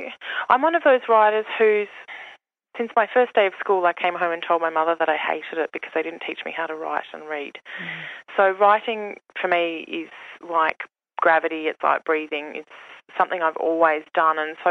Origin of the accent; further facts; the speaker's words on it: Melbourne, Victoria, Australia; I grew up in Melbourne in an area that was in the 80s predominantly migrant, and lots of Turks, lots of Lebanese, lots of Italians. So all my Turkish family were in Turkey